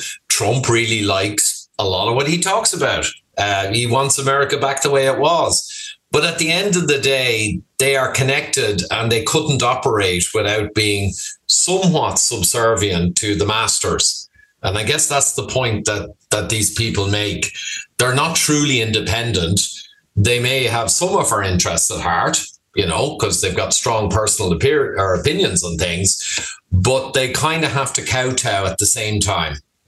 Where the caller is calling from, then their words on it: Dublin, Leinster, Ireland; Oh, yeah. Hi there, Paul. No, just back in Dublin, Ireland.